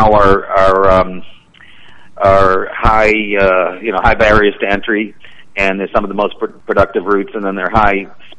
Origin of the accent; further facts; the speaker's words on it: Boston, Massachusetts, United States; now in Florida, United States; Let's put it this way: I'm originally from Boston, so that answers your question.